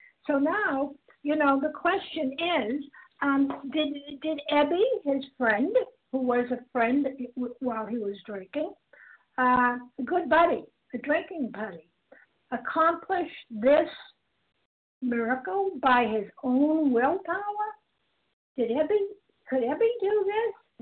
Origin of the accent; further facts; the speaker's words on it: Massachusetts, United States; I'm from Massachusetts